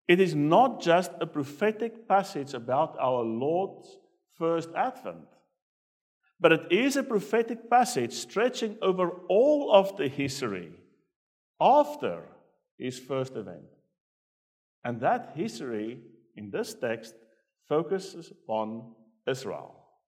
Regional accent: South Africa; When I was growing up, the town and the society that I grew up in South Africa

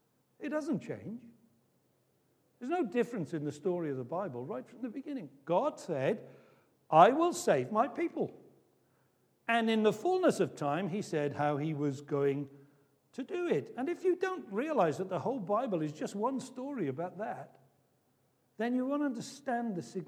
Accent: Cardiff, Wales, United Kingdom; I grew up in Cardiff, capital of the world.

